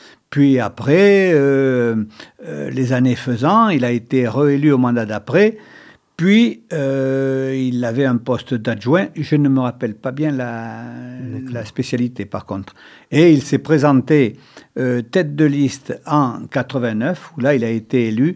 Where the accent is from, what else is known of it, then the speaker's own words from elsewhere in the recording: Périgueux, Nouvelle-Aquitaine, France; born there; Non, je suis né à Périgueux, rue Clochassem.